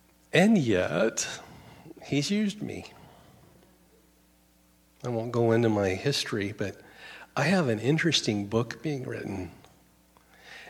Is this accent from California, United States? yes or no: no; Oregon, United States; I'm from the Oregon coast, born and raised there. It's about as rednecky as you can imagine.